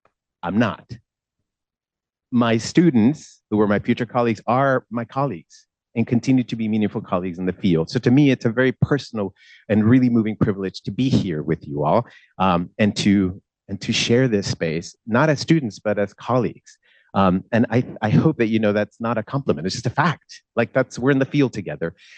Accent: Mexico; moved away as an adult; now in United States; I myself, in the US, was an international student. I was raised in Mexico. I came from Mexico to the US to study in college.

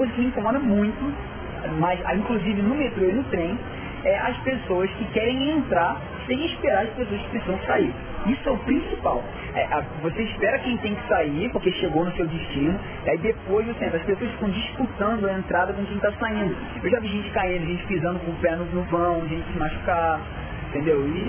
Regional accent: Rio de Janeiro, Brazil; Olha, eu não costumo pegar muito, porque eu sou do Rio de Janeiro.

